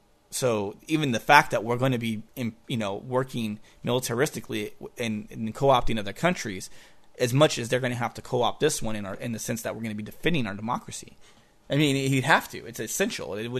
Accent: United States; no offense to Americans, because I'm American, obviously, too.

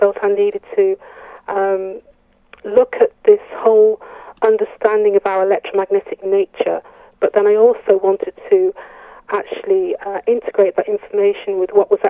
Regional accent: United Kingdom; moved away as an adult; also born or lived in Italy; now in Norway; Okay. Well, I'm British.

